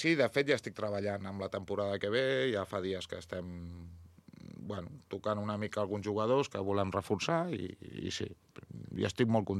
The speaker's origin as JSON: {"language": "Catalan", "town": "Vilafranca", "region": "Catalonia", "country": "Spain", "tie": "born there", "lives_now": "La Granada, Spain", "said": "jo sóc nascut aquí a Vilafranca, però ja fa molts anys que visc a la Granada"}